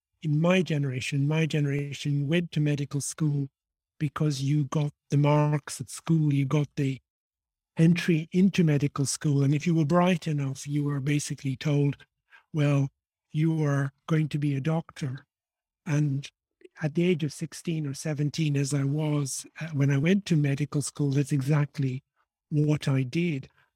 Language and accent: English; Dublin, Leinster, Ireland; I was in the Republic of Ireland. I was raised in Dublin, which is why I have this funny accent for an Indian man.